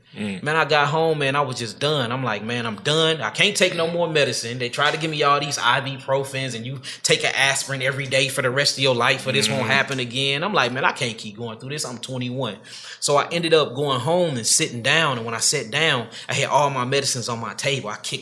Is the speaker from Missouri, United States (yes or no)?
yes; St. Louis, Missouri, United States; I'm from St. Louis, Missouri. You know what I'm saying? Grew up there, still stay there to this very day.